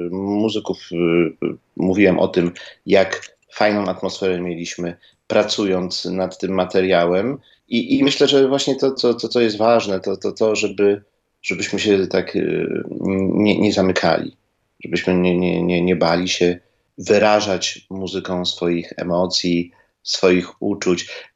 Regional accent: Gdynia, Pomeranian Voivodeship, Poland; My jesteśmy z Gdyni, z Trójmiasta, z Pomorza

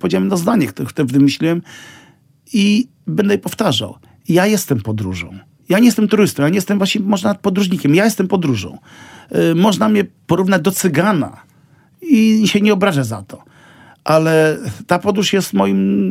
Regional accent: Lublin Voivodeship, Poland; Pewnie wrócę tutaj kiedyś na te bardzo stare lata do tej mojej wioski pod Lublinem.

